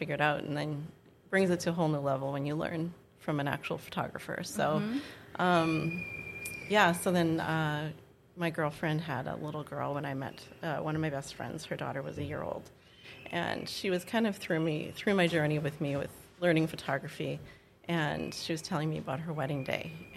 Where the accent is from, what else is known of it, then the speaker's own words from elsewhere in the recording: Winnipeg, Manitoba, Canada; moved away as an adult; also born or lived in Hallock; now in Grand Forks, United States; Born and raised in Winnipeg and moved to Hallock, Minnesota when I was first married at 21. And recently moved to Grand Forks a couple of years ago.